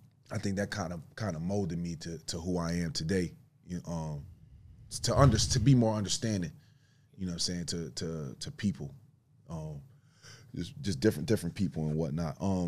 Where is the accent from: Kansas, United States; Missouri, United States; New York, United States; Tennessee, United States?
New York, United States; Buffalo; I'm from Buffalo, New York. I was blessed to grow up with both sides of the fence. You know what I mean? Like, I grew up in off Jefferson, Beverly Road, Butler, and then moved to Beverly.